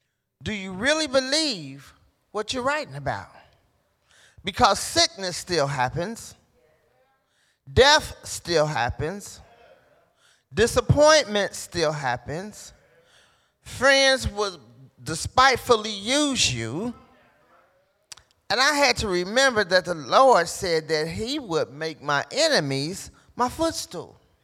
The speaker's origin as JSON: {"language": "English", "town": "Cincinnati", "region": "Ohio", "country": "United States", "tie": "born or raised there", "said": "because I wasn't raised in Dayton. I was raised in Cincinnati."}